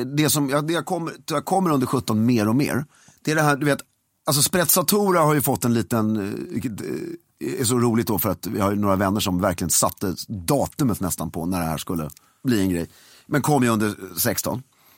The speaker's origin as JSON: {"language": "Swedish", "country": "Sweden", "said": "Men jag skulle säga att jag älskar, som svensk, du vet, allt ska vara lagom."}